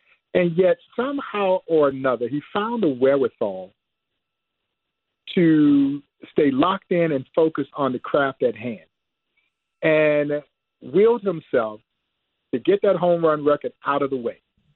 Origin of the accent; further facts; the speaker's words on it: Crawfordville, Georgia, United States; I'm a Georgia native. I grew up in Crawfordville, Georgia, small rural town east of Atlanta, about 80 miles east of Atlanta.